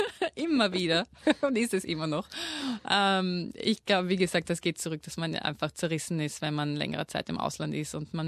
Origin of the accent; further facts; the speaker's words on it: Vienna, Austria; da habe ich echt ein Glück gehabt, als Kind in Wien aufzuwachsen oder in der Nähe von Wien